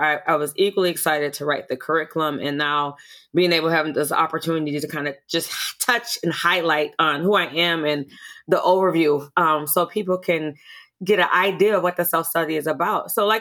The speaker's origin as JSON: {"language": "English", "town": "Minneapolis", "region": "Minnesota", "country": "United States", "said": "I am from South Minneapolis, so an urban community with lots of strengths."}